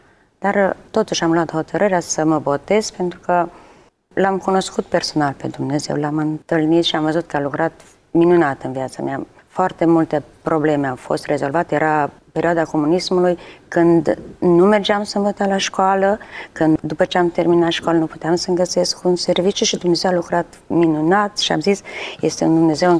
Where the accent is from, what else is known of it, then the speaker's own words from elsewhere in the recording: Remeți, Maramureș County, Romania; first language Ukrainian; Romanian is a second language; Localitatea este comuna Remeți. Este o comună cu populație ucraineană. Deci vorbim limba ucraineană, majoritar ucraineană. 90% suntem ucraineni, dar aproape toată lumea vorbește și românește.